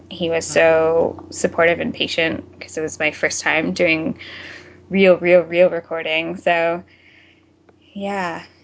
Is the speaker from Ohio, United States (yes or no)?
yes; Ohio, United States; born there; also born or lived in Florida; So I was born in Ohio and then I spent several years in Florida, which is a sort of a musical wasteland, to be honest.